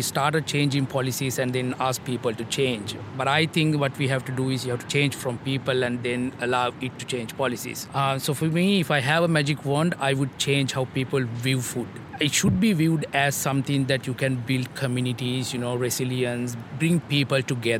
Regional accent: Sri Lanka; now in Canada; I'm from Sri Lanka, and right now I'm doing my PhD at Laurier University, Department of Geography and Environment Studies.

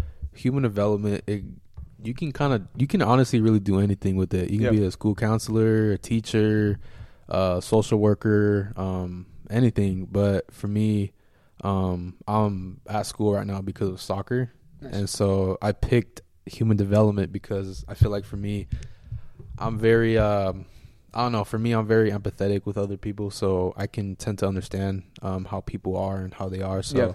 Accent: California, United States; now in Vista, United States; So I'm from Orange County originally. I moved down to Vista, San Diego County about 3 years ago.

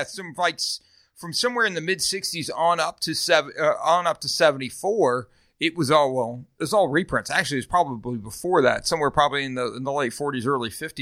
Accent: Ireland; Yeah, I'm Irish.

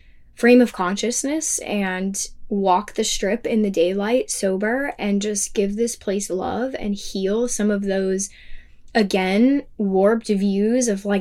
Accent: Arizona, United States; we didn't really do much else in Arizona because we're from Arizona, so we'd already spent a lot of time there.

